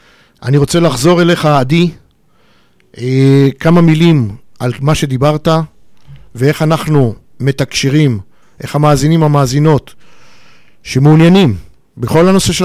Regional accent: Kfar Saba, Central District, Israel; שנינו כפר סבאים, כפר סבא, עיר הולדתי.

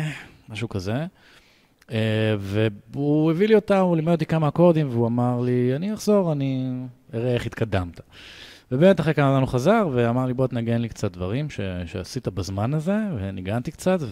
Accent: Jerusalem, Jerusalem District, Israel; moved away as an adult; now in Berlin, Germany; אני גר בברלין כבר 6 שנים. במקור אני באמת מירושלים

